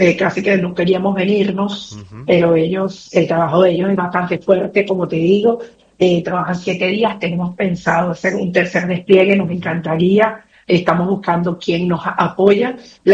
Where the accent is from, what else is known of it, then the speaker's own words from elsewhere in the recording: Venezuela; mi pueblo, porque yo soy venezolana